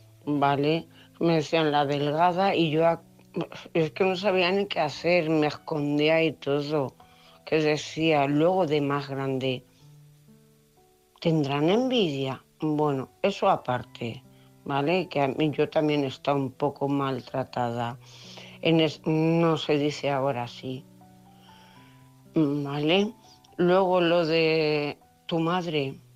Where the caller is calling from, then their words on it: Cuenca, Castilla-La Mancha, Spain; de Cuenca.